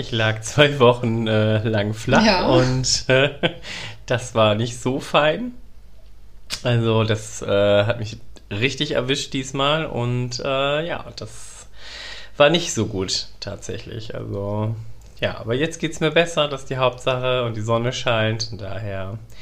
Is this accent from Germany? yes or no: yes; North Rhine-Westphalia, Germany; ich komme vom Dorf, aus dem Oberbergschen